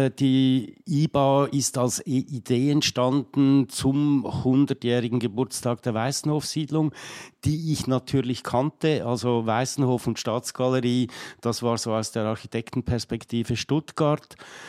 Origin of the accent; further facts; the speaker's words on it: Switzerland; Als Schweizer